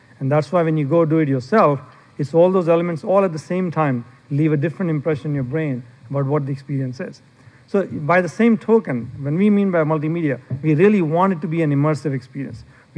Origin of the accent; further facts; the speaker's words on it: India; moved away as an adult; now in United States; I grew up in India when there were no, at a time when there was no television and a time when there were none of these great roller coasters and things like that. So when I first came to this country, I was going to get my PhD at Rice University.